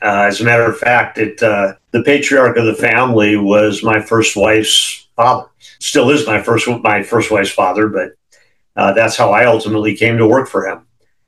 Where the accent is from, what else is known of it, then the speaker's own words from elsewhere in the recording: California, United States; some of that's migration from my home state here in California